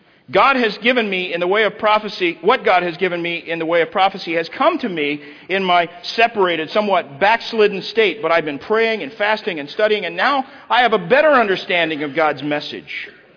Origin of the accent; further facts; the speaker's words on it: Tulsa, Oklahoma, United States; Now, I grew up in Tulsa. That's my hometown.